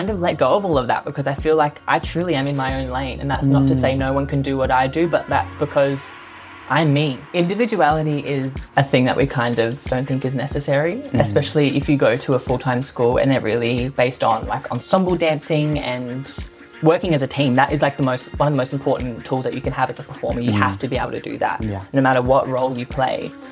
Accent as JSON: {"language": "English", "town": "Adelaide", "region": "South Australia", "country": "Australia", "tie": "born or raised there", "said": "I'm originally from Adelaide. So I was there for a good 17 years of my life, just dancing."}